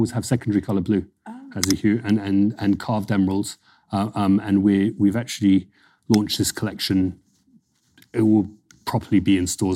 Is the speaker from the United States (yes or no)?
no; Jaipur, Rajasthan, India; We come from Jaipur.